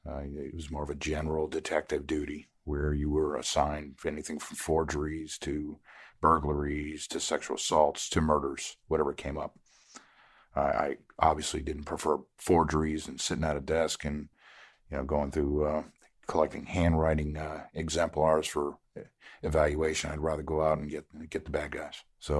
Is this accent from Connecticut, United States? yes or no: yes; Connecticut, United States; I'm originally from Connecticut. I was in the military in Savannah, Georgia for 3 years. I moved back to Connecticut.